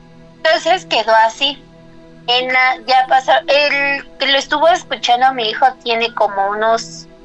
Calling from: Tizayuca, Hidalgo, Mexico; de Tizayuca.

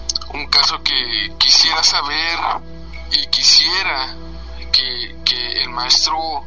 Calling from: Ciudad Juárez, Chihuahua, Mexico; Soy de aquí de Ciudad Juárez, Chihuahua.

